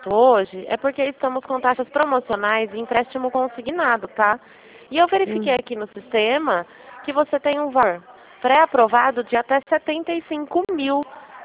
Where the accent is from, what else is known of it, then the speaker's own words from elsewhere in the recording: Rio Claro, São Paulo, Brazil; eu sou aqui de Rio Claro, entendeu? Interior de São Paulo.